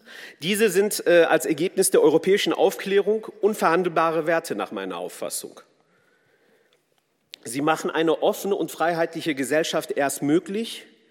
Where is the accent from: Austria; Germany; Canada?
Germany; North Rhine-Westphalia; Ich bin in den 80ern im Ruhrgebiet groß geworden. Deutschland wurde mir und meiner Familie langsam endgültig zur Heimat